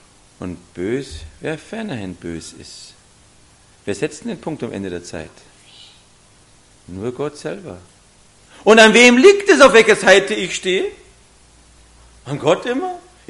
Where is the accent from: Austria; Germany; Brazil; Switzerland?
Germany; Munich, Bavaria; Als Jugendlicher in Pasing groß geworden, zum Glück war es nicht dabei, ist besser so, weil man alles angestellt hat.